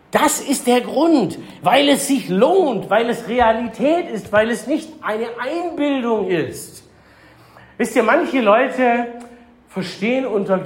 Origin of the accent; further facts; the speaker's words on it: Baden-Württemberg, Germany; Ich bin ja Schwabe, den kannten wir schon lange.